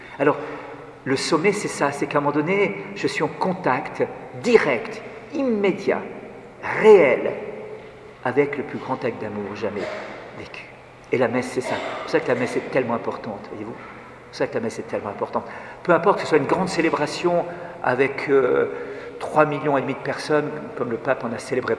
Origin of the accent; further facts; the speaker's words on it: Switzerland; Je suis suisse, j'ai des horaires habituellement.